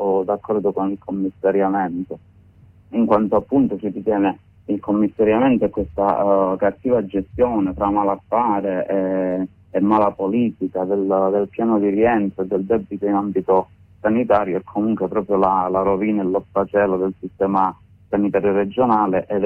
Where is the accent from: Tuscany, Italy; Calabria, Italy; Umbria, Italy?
Calabria, Italy; Sono calabrese.